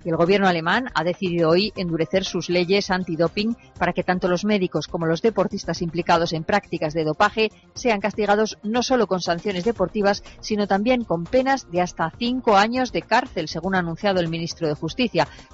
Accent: Spain; los españoles somos los europeos que menos confiamos en nuestros políticos y en nuestros banqueros

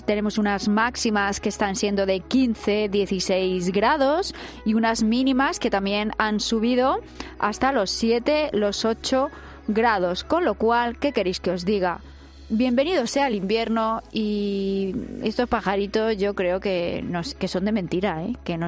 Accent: Madrid, Community of Madrid, Spain; Somos los madrileños.

